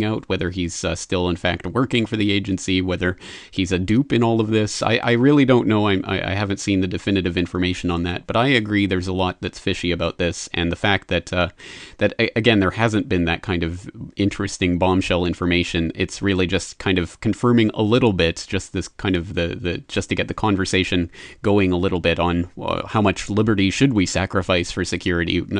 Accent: Canada; moved away as an adult; I'm actually Canadian, so I moved from Canada. But after I got out of university and in Canada, I was kind of looking for something to do. I ended up going to Ireland for a year to study at Trinity College Dublin.

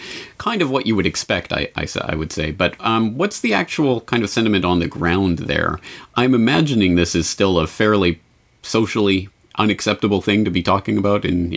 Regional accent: Canada; And of course, I had the same type of indoctrination as a Canadian youth, thinking about the heroic exploits of Canadian military around the world

